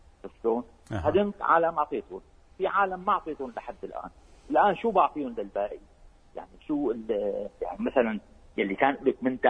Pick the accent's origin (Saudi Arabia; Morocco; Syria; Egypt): Syria; now in United Arab Emirates; ظروف سوريا ونحن من سوريا بتعرف، بال 2012 جينا لهون على الإمارات